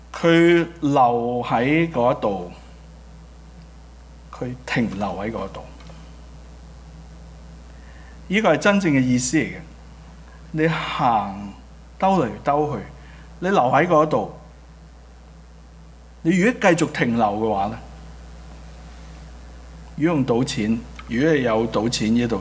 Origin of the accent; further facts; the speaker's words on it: Mong Kok, Hong Kong; 我在即旺角長大